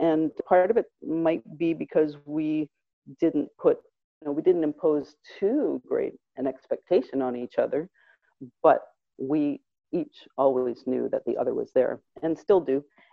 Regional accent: Halifax, Nova Scotia, Canada; And so I decided to move back to my hometown, Halifax, and I am studying traditional Chinese medicine acupuncture.

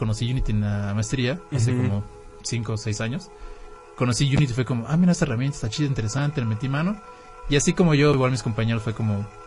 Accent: Tabasco, Mexico; acá soy de Tabasco.

